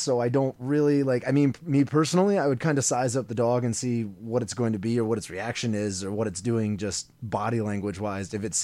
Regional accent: Detroit, Michigan, United States; now in Denver, United States; Born and raised in Detroit area, so, I mean...

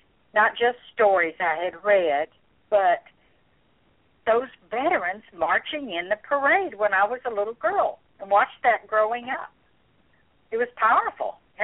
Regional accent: Midwest, United States; You know, my family was not military. I grew up in the Midwest and a very small town.

